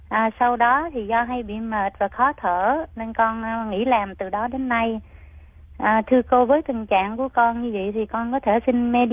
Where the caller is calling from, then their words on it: Dallas, Texas, United States; vậy thì con ở thành phố Dallas thì con lấy mẫu đơn ở đâu vậy cô?